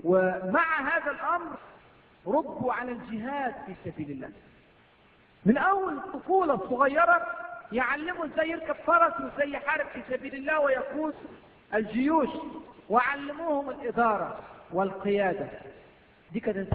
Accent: Egypt; في ناس كتير ما يعرفوش عندنا في مصر

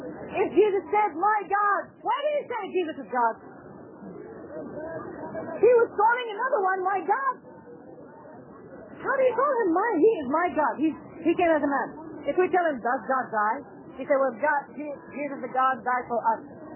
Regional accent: Lebanon; This Christian fellow, he's Lebanese. I'm from Lebanon. He's Lebanese.

